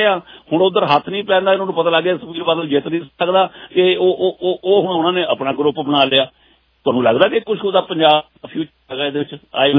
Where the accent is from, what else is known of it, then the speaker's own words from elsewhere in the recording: Punjab, India; ਜਦੋਂ ਅਸੀਂ ਆਪਣੇ ਆਪ ਹੀ ਆਪਾਂ ਪੰਜਾਬੀ ਹੋਈ ਪੰਜਾਬ ਦਾ ਬੇੜਾ ਗਰਕ ਕਰਨ ਤੇ ਤੁਰੇ ਹੋਏ ਆ